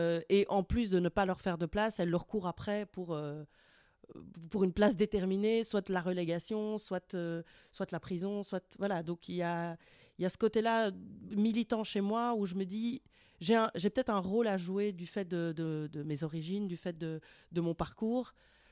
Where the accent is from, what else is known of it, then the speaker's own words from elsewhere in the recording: Anderlecht, Brussels, Belgium; Moi, j'ai grandi à Anderlecht. Je suis partie d'Anderlecht comme un mode d'ascension sociale.